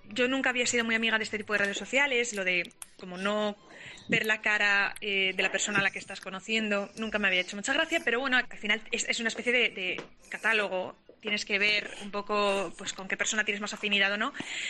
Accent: Madrid, Community of Madrid, Spain; cuando somos los dos de Madrid

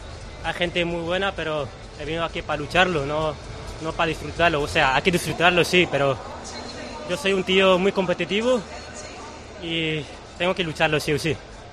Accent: Mula, Region of Murcia, Spain; yo soy español, vengo a representar a España, no a Marruecos. O sea que yo soy muleño y vengo a representar a mi pueblo.

